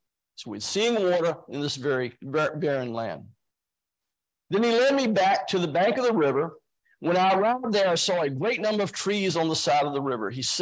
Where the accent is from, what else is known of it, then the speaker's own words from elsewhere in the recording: Virginia, United States; somebody growing up in Virginia and spending almost my time here